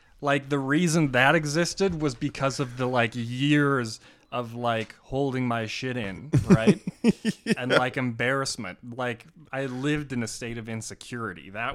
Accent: Bragg Creek, Alberta, Canada; I grew up in Bragg Creek.

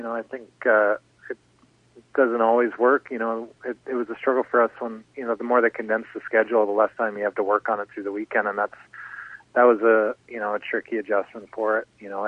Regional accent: Canada; also born or lived in United States; bulk of my adult life was in the States. You don't really realize that, you know, I was identified as being Canadian, but, you know, just, a lot of little things that are nice being back in Canada

